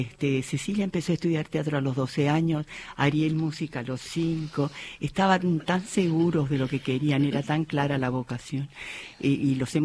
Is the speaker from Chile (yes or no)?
yes; Chile; also born or lived in Mendoza, Argentina; Y yo nací en Mendoza. Primero la familia se ubicó allí y luego pasaron a Chile. Yo tenía meses, así que todo mi recuerdo de infancia está en Chile.